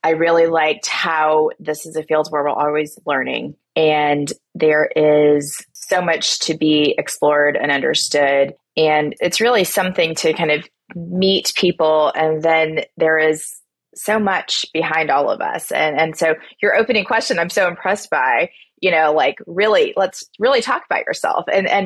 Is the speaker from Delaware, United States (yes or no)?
no; Texas, United States; So I come from a very small coastal town in Texas.